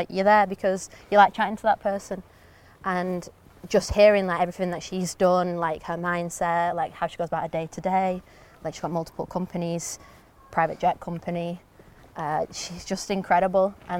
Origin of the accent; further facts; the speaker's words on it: Bamber Bridge, North West England, United Kingdom; one of my dreams, once I started to do pretty well, was to build football pitches in my hometown for kids.